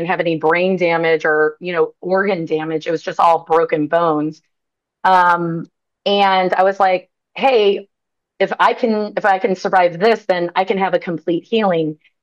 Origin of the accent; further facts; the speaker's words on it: St. Louis, Missouri, United States; I was 15. I grew up in St. Louis, Missouri.